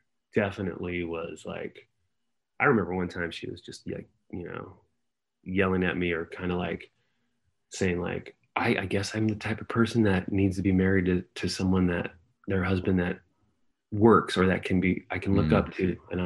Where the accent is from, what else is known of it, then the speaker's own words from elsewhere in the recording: San Jose, California, United States; we're going to move back to, like, my wife's from San Diego area. I was from San Jose. So we moved back here.